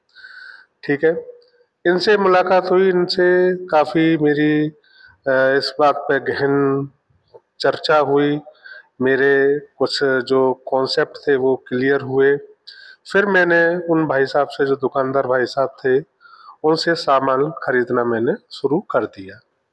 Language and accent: Hindi; Hathras, Uttar Pradesh, India; हाथरस से बिलोंग करता हूँ।